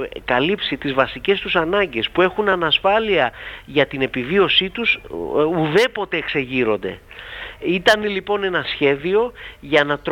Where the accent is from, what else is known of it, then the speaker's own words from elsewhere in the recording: Viannos, Crete, Greece; για το φοβερό έγκλημα στην πατρίδα μου, τη Βιάνο